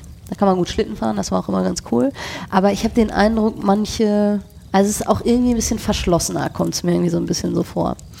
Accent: West Germany, Germany; ich komme ja aus dem Westen.

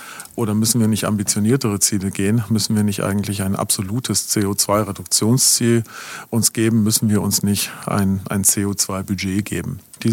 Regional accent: Baden-Württemberg, Germany; dann muss ich als Schwabe die Energie auch nicht bezahlen.

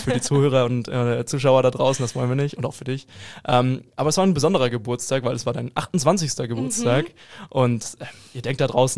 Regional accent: Hamburg, Germany; Ich als Hamburger fühle da doch sehr mit dir.

